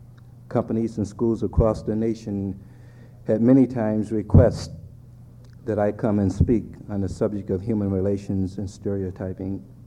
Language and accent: English; Seattle, Washington, United States; I was born and raised here in Seattle.